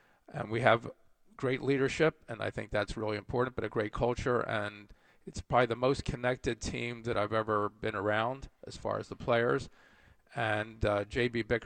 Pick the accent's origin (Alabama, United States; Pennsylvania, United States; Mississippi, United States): Pennsylvania, United States; Philadelphia; Growing up in Philadelphia, I despise New York.